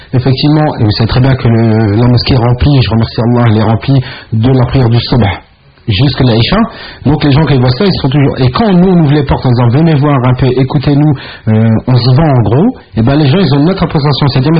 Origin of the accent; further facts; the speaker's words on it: France; Les Français, du moins, parce que moi aussi je suis français